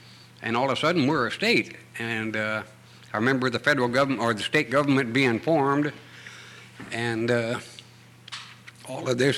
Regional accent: Juneau, Alaska, United States; born there; I was born in Juneau.

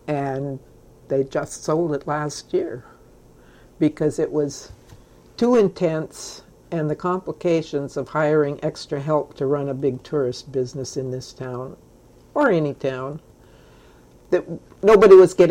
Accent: Skagway, Alaska, United States; also born or lived in Seattle, Washington; Actually, I was born in Seattle, Washington, because the Army owned the town, and they were not having a pregnant woman in Skagway, and she had to leave. I moved to Skagway in April of 1945 when I was about 4 months old.

